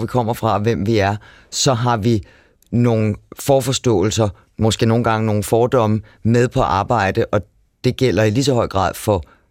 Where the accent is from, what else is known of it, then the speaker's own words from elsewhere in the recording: Copenhagen, Capital Region of Denmark, Denmark; jeg kommer fra København.